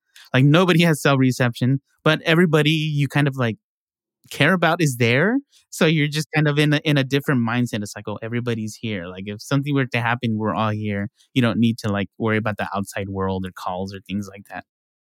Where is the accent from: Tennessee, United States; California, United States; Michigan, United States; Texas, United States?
California, United States; because I grew up in the Valley, but we still had a lot of family, still have a lot of family here, Los Angeles, Orange County.